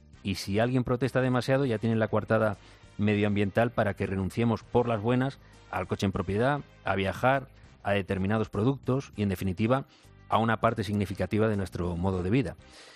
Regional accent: Spain; los españoles somos los europeos que más poder adquisitivo hemos perdido en los últimos 5 años

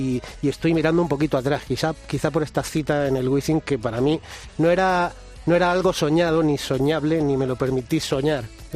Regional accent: Murcia, Region of Murcia, Spain; moved away as an adult; now in Madrid, Spain; hace 7 años yo soy de Murcia, y hace 7 años vine a vivir a Madrid

